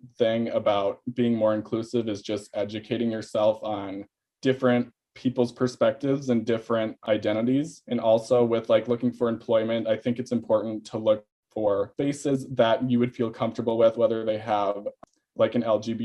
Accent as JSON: {"language": "English", "town": "Hutchinson", "region": "Minnesota", "country": "United States", "tie": "born or raised there", "said": "I grew up in Hutchinson, Minnesota. So it's a very rural community with conservative values, obviously."}